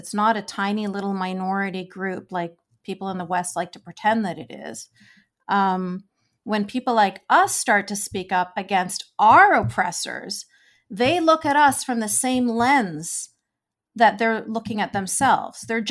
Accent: Vancouver, British Columbia, Canada; So I grew up in Vancouver, BC.

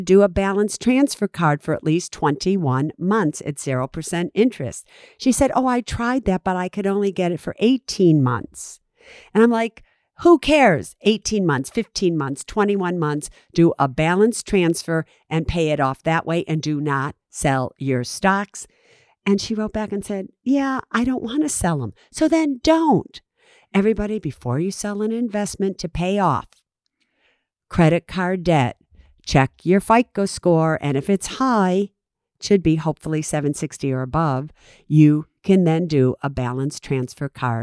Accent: San Francisco, California, United States; Oh, it's so hard, you know, because I'm from San Francisco.

